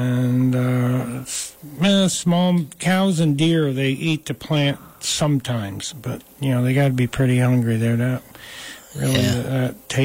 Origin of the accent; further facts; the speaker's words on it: New York, United States; I introduced myself … I'm from New York State.